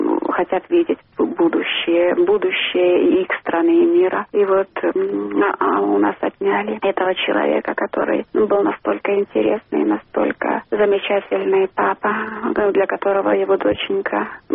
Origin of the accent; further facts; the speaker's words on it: Belarus; я уроженка Беларусі, но я родилась в Советском Союзе.